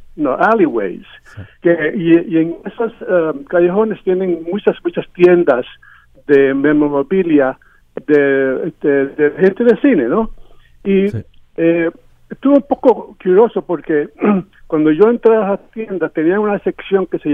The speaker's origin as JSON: {"language": "Spanish", "town": "Bronx", "region": "New York", "country": "United States", "moved": "yes", "said": "yo estoy del Bronx, y llegué a Hollywood en 1981"}